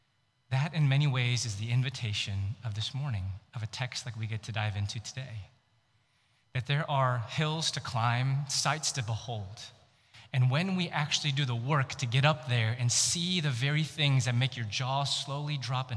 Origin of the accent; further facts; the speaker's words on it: Houston, Texas, United States; I'm from Houston. We sweat all the time.